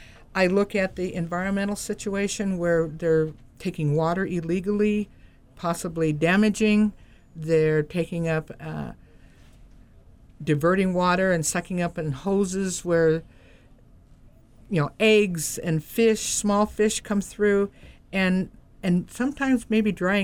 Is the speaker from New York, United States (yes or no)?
no; California, United States; I born and raised in the First District, lived most of my life at Table Bluff Reservation or out at the old reservation at Table Bluff. I went to Lolita Elementary School, Fortuna High School, moved to San Francisco